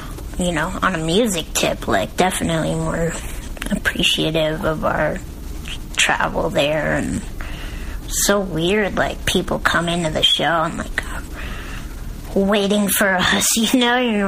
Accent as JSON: {"language": "English", "town": "Denver", "region": "Colorado", "country": "United States", "tie": "born or raised there", "said": "I mean, like, growing up in Denver is pretty, like, I've always been raised around a lot of Mexicans, and I have Mexican family."}